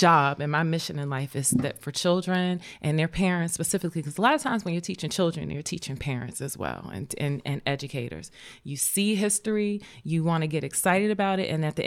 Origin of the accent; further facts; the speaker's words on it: Prince George's County, Maryland, United States; now in Baltimore, United States; Well, I'm a Marylander. I'm a transplant from Prince George's County to Baltimore.